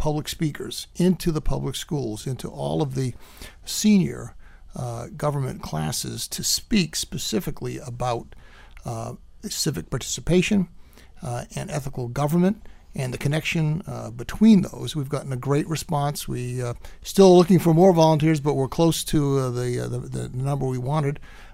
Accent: Massachusetts, United States; And before that, in my hometown in Massachusetts, I was involved in the city council up there.

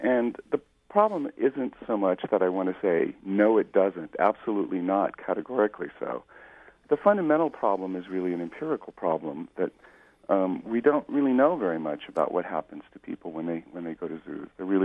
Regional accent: San Diego, California, United States; you know, I grew up in San Diego, so I spent a lot of my childhood at the San Diego Zoo.

